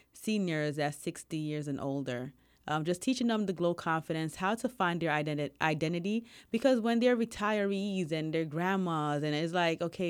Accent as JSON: {"language": "English", "region": "New York", "country": "United States", "said": "I am from New York, but let me bring that to us."}